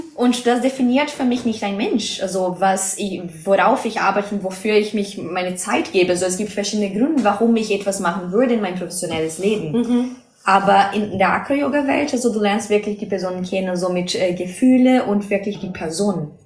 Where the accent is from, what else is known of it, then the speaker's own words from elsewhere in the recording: Brazil; German is a second language; also ich komme aus Brasilien, wie mhm, ich schon gesagt habe